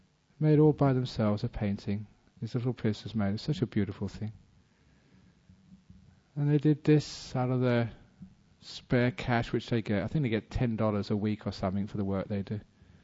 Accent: England, United Kingdom; born there; In the country of my birth, I was born in England

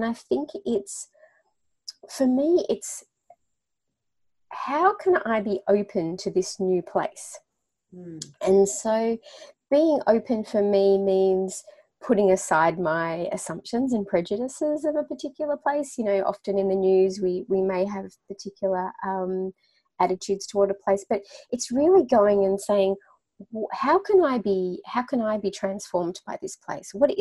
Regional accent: Melbourne, Victoria, Australia; So I grew up in Melbourne, which is in south southern part of Australia.

